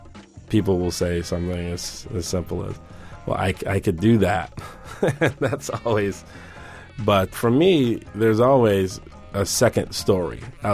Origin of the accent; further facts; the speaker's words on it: Evanston, Illinois, United States; I grew up in Evanston, which is the first northern suburb of Chicago City proper, where my mother lived, and I went to school there.